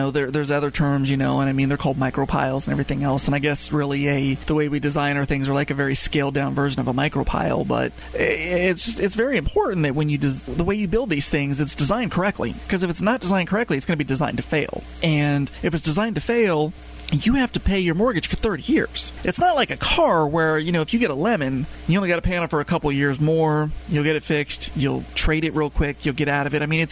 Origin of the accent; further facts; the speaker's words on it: Colorado, United States; I grew up in Colorado. I loved it.